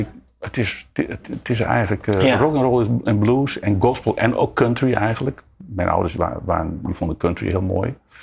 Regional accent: Assen, Drenthe, Netherlands; moved away as an adult; also born or lived in Groningen; Ja, in 1956.

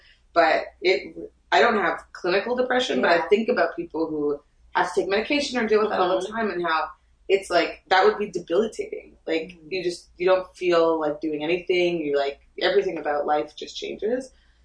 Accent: Canada; I'm so sorry. I'm Canadian.

